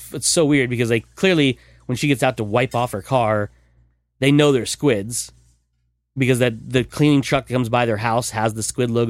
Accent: United States; I should probably know this since I'm American and was born then.

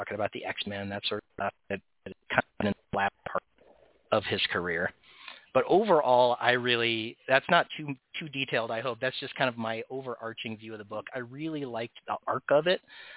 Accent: United States; As a person from the United States, I know where London is.

